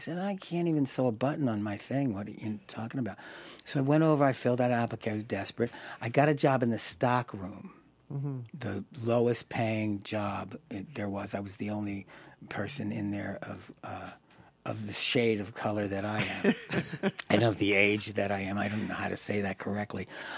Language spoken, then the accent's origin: English; Philadelphia, Pennsylvania, United States; you know, I'm from Philly, let's get it going.